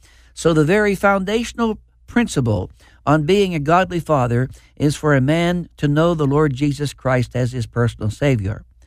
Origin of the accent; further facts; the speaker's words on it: Mill Run, Pennsylvania, United States; He was the postmaster in my little town that I grew up in back in Fayette County, Pennsylvania, a town called Mill Run.